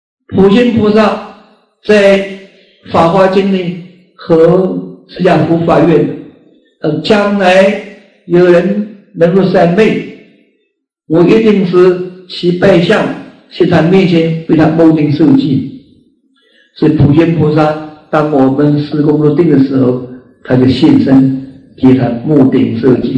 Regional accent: China

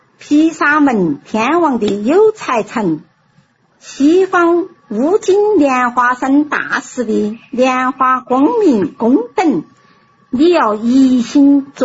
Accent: Mianyang, Sichuan, China; 我是绵阳的

